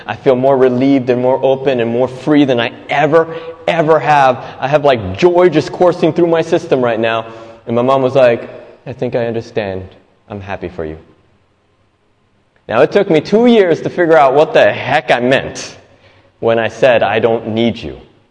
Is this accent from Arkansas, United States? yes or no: no; San Diego, California, United States; now in Bali, Indonesia; I've been here in Bali for about 15 years. Before that, I grew up in San Diego, California.